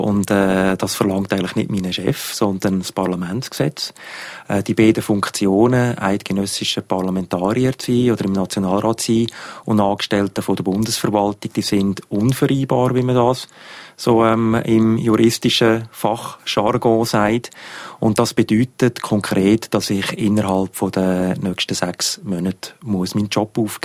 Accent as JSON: {"language": "German", "town": "Horw", "region": "Lucerne", "country": "Switzerland", "tie": "born or raised there", "said": "Also ich bin in Horb aufgewachsen. Das ist im Kanton Luzern, also eine Vorortsgemeinde vom Kanton Luzern. Und ich bin eigentlich aufgewachsen in einer, ich sage jetzt mal, ganz durchschnittlichen Mittelklassefamilie."}